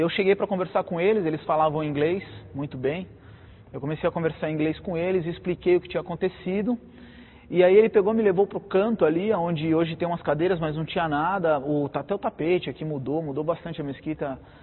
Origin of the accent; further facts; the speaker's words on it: Brazil; eu sou brasileiro, não sou de família muçulmana